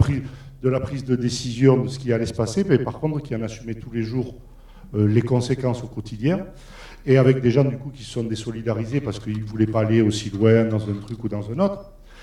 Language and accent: French; Nouvelle-Aquitaine, France; Moi, je suis originaire de Vallée d'Aspe.